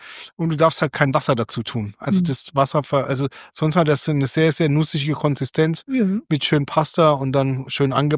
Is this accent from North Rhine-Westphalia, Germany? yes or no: no; Heidelberg, Baden-Württemberg, Germany; ich bin in Heidelberg im Kraichgau groß geworden, die gab es dort nicht.